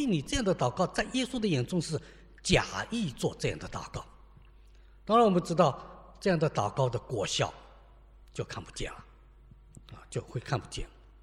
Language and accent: Chinese; China; 因为你妈妈躺在病床上，我们中国人很忌讳我们中国人很忌讳这样的事情。